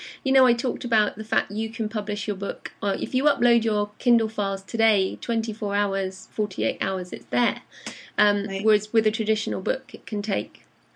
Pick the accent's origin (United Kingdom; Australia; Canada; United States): United Kingdom; being British, if you haven't got a US a bank account and tax number